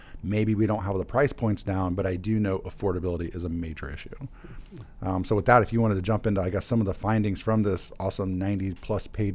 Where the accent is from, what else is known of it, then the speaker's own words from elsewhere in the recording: Decatur, Illinois, United States; now in Bloomington, United States; Yeah, I was like, actually, if you look at a lot of leadership roles, yes, we're all from Decatur